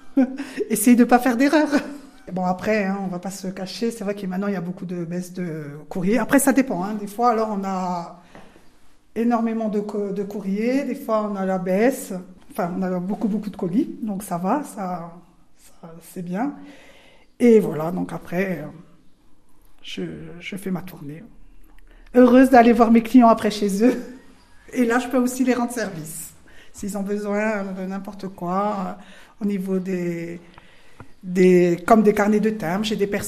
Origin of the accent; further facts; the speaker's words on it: Francardo, Corsica, France; born there; Et je suis née à Francarde. Donc, je suis un peu d'ici, on va dire.